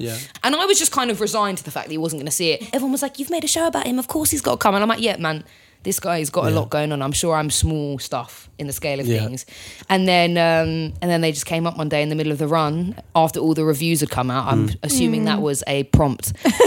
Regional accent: London, United Kingdom; we're the same generation. We're all from London.

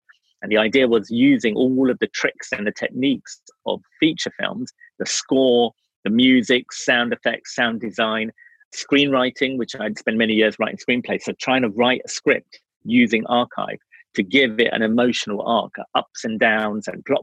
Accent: England, United Kingdom; at the time, growing up in England, it was possible to study and I could get a grant to go to college or university.

